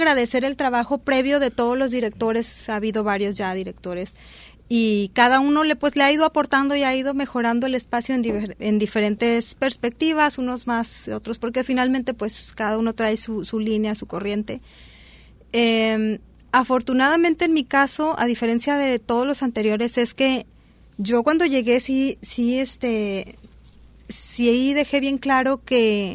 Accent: Puerto Vallarta, Jalisco, Mexico; also born or lived in Guadalajara; Soy vallartense. Nací en Vallarta, amo mi tierra, mi lugar. Y me fui a estudiar biología a Guadalajara

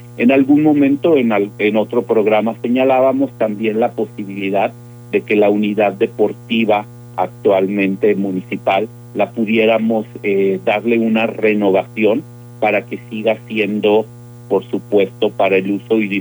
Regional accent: Mexico; pero que nos una como ciudadanos, como mexicanos que somos

